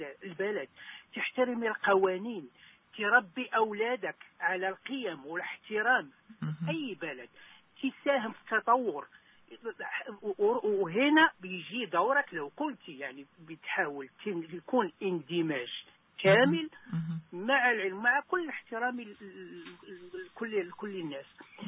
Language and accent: Arabic; Morocco; moved away as an adult; سواء في بلدي المغرب أو هنا أو في أي دولة